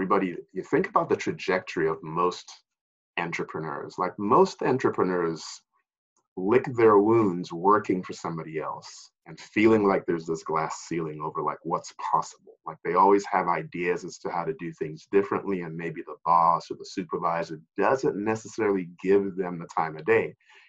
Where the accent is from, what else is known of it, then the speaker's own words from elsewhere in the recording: Lagos, Nigeria; now in United States; So I am originally from Lagos, Nigeria, in West Africa. Came to the United States in 1988